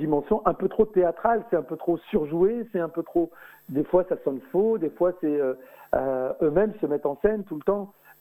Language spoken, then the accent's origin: French; Roubaix, Hauts-de-France, France; born there; Je suis né à Roubaix, dans un des quartiers les plus pauvres de la ville, la plus pauvre de France